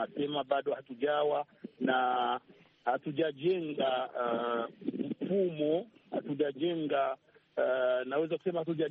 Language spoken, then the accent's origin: Swahili; Burundi; nirudi kwa mfano nyuma kidogo nielezee kule kwetu nchini Burundi